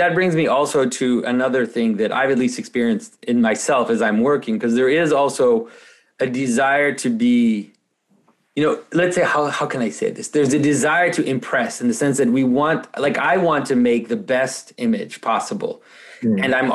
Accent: France; first language French; English is a second language; now in Canada; So I'm French, right? My first language is French, but I live in Canada.

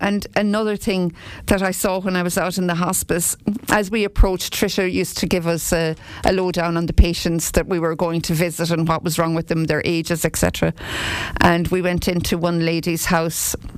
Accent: Clooney, Ireland; I mean, I grew up in Clooney.

